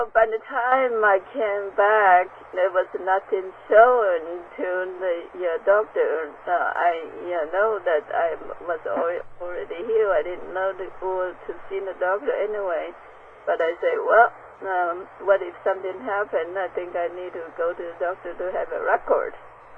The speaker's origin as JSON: {"language": "English", "country": "Taiwan", "also_born_or_lived": "China", "said": "I was born in China. I came from Taiwan."}